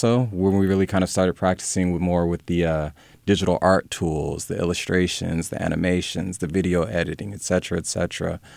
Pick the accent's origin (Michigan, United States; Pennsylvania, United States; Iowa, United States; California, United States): California, United States; Sacramento; but I'm from Sacramento, actually. So born and raised, South Sac. I'm a Sacramento guy.